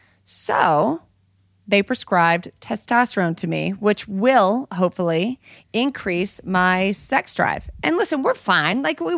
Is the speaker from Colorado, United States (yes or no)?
yes; Colorado, United States; In my home state, where I'm from. I got here last night.